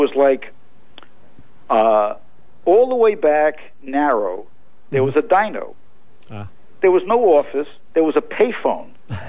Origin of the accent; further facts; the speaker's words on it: New York City, New York, United States; born there; and I was born in the Bronx, and until I got married, I never really came out to the island.